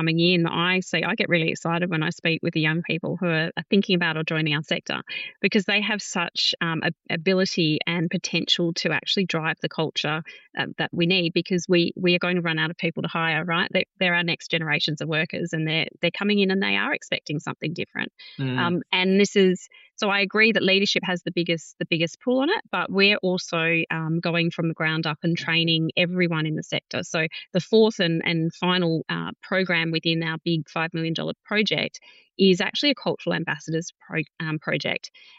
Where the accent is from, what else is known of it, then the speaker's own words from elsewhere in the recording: Perth, Western Australia, Australia; my hometown in Perth, Western Australia